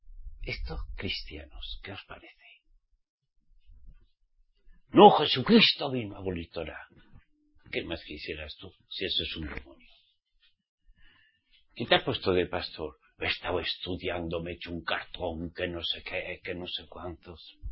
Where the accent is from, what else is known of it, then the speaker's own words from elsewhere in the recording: Spain; born there; yo nací en España. Hace 64 años.